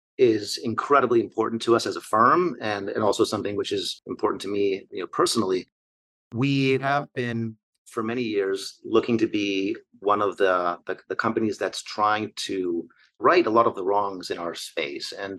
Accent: Argentina; also born or lived in United States / Spain / United Kingdom; now in New York, United States; I grew up partly in Argentina, partly in the US, partly in Spain, spent some time in the UK.

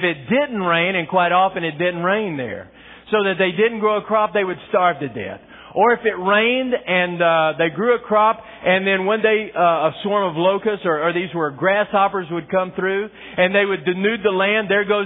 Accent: Texas, United States; You know, I grew up in West Texas. And sometimes out there it never does rain.

